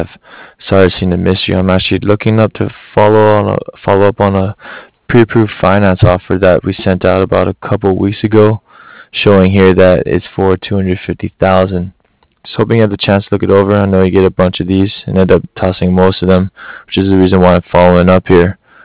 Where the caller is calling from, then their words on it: Cardiff, Wales, United Kingdom; I'm calling from Cardiff.